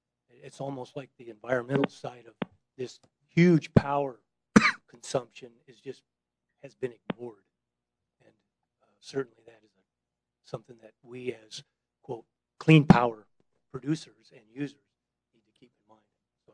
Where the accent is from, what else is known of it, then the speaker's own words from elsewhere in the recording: Entiat, Washington, United States; I'm from Intiat.